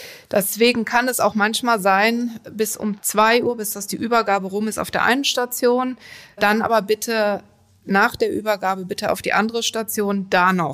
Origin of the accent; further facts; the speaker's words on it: Bonn, North Rhine-Westphalia, Germany; ich komme ja aus Bonn